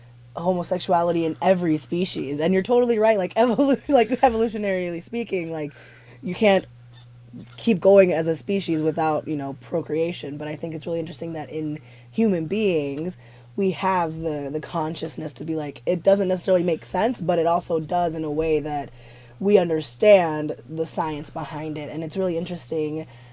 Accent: Texas, United States; I was raised in a very, first of all, I was raised in Texas, super conservative state in the first place.

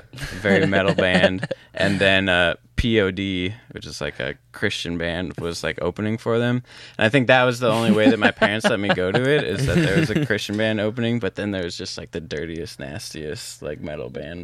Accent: South Dakota, United States; We're both from South Dakota, and it's known for sunflower seeds

